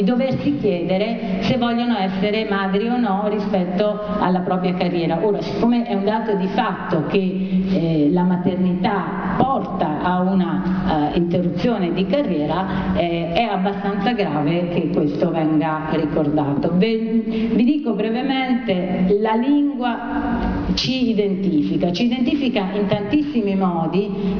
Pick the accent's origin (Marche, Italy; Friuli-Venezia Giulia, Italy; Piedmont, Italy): Marche, Italy; accent: Ancona; now in Venice, Italy; Io ho molto modificato la mia pronuncia centro-italiana anconetana per sentirmi bene a Venezia